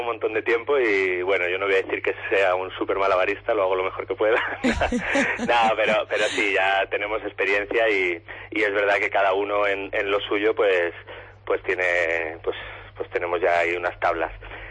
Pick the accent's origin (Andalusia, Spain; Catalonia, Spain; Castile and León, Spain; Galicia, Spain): Castile and León, Spain; Valladolid; y yo que soy de Valladolid.